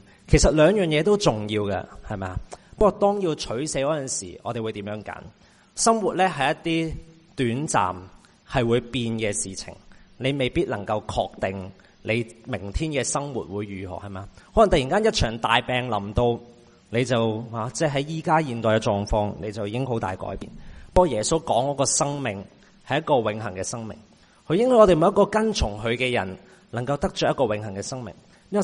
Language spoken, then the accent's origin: Cantonese; Hong Kong; 不过依家我哋香港人咧就好少再讲情人啦。